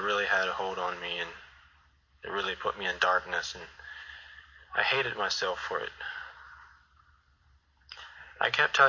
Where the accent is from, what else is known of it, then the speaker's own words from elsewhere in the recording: Indiana, United States; parents moved to Park County, Indiana, from Big Valley, Pennsylvania. So I spent most of my years growing up in Park County.